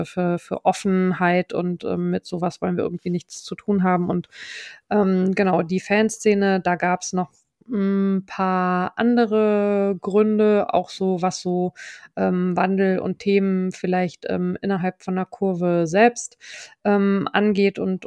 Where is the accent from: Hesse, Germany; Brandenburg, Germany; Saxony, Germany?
Hesse, Germany; born there; now in Mainz, Germany; Als gebürtige Person aus dem hessischen Teil des Odenwaldes, wo wiederum Fasching gefeiert wird, musste ich das, als ich Ende der 90er nach Mainz gekommen bin, auch erstmal lernen.